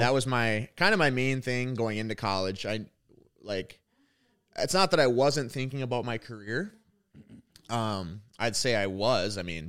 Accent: Rochester, Minnesota, United States; also born or lived in Fargo; I grew up in the Rochester area. I was born in North Dakota, Fargo, North Dakota, actually. And I was there for a couple years.

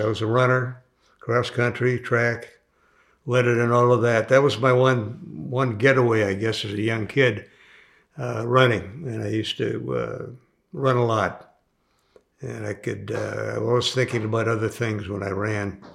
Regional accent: Milwaukee, Wisconsin, United States; Okay, yes, I was born in Milwaukee, Wisconsin, 1945, just before the war ended. And I grew up for the first few years anyway with a fairly wealthy family.

